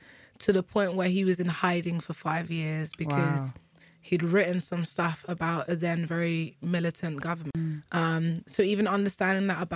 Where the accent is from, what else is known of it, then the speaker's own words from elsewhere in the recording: United Kingdom; born there; I'm born here in the UK. And my accent, my manner, everything that I know about myself and how I behave means that I wouldn't really survive in Nigeria.